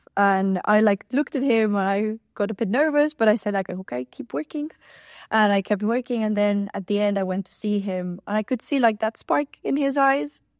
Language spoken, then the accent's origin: English; Barcelona, Catalonia, Spain; So I'm from Barcelona